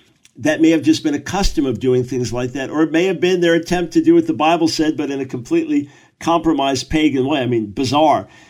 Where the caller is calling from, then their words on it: London, United Kingdom; So I come your way from Greater London, England. I believe I'll be in Ilford most of the weekend